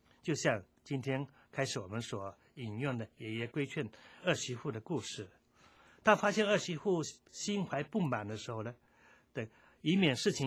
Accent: China; 这种精神尤其这个精神呢是值得我们中国人去思考的，因为我们的文化是特别强调含蓄的

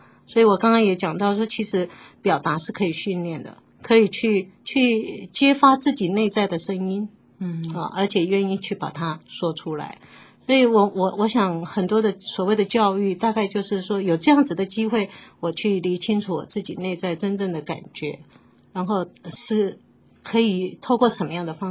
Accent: China; 所以我们中国人学习到的可能是比较压抑的。

